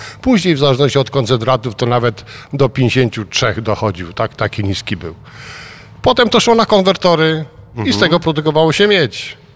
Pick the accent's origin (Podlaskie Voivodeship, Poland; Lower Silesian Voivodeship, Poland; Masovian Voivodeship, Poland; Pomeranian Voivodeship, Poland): Lower Silesian Voivodeship, Poland; Złotoryja; Urodziłem się i wychowałem w Złotoryi, obok Legnicy.